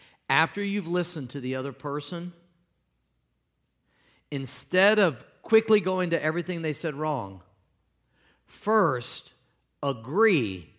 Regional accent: Midwest, United States; But in everyday life, I'm from the Midwest. My mother's a Southerner from Louisiana, and we just talk slow.

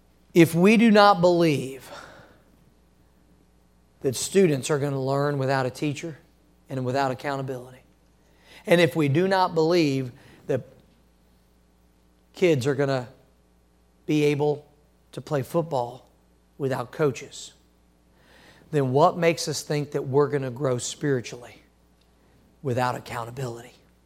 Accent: Missouri, United States; now in Florida, United States; I remember as a child growing up in Missouri, we'd have some really harsh winters and we'd have blizzards and we'd have lots of snow and ice.

